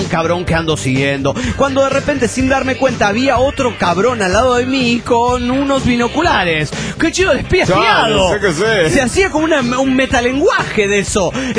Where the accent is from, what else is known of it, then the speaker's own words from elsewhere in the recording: Baja California, Mexico; de Baja Califas, o Omi.